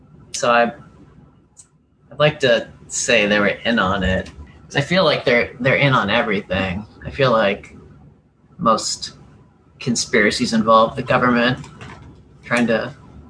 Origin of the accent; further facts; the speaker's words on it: Erie, Pennsylvania, United States; also born or lived in Hershey / West Virginia; But then I moved to West Virginia, where they shot that Super 8 movie with aliens, and then I moved to Erie, and I was there until I became an adult.